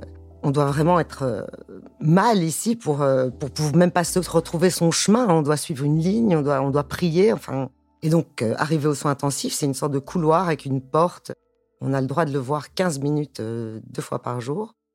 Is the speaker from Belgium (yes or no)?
yes; Brussels, Belgium; il y a certains copains de mes anciennes bandes de Bruxelles, parce que je suis de Bruxelles originellement